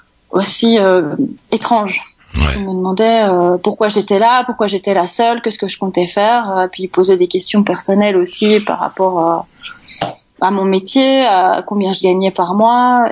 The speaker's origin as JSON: {"language": "French", "country": "Belgium", "said": "Quand en tant que Belge, on ne doit pas payer de visa"}